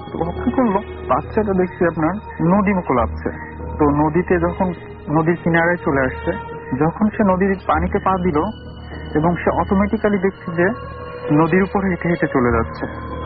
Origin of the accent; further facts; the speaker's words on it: Jessore, Khulna Division, Bangladesh; আমার দেশের বাড়ি যশোরে।